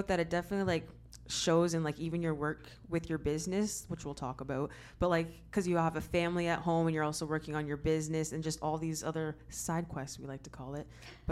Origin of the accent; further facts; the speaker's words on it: London, United Kingdom; because I grew up here in London, right?